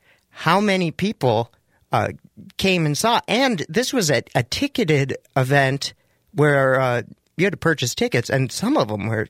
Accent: United States; I'm an American boy.

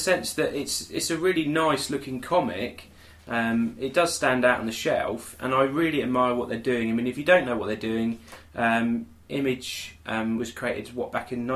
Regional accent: Southampton, South East England, United Kingdom; We're from Southampton, and he's up in Northampton.

